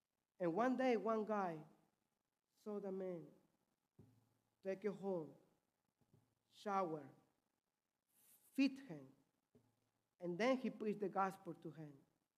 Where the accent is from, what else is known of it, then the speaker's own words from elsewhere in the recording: Peru; English is a second language; when I grew up in Peru, we knew a man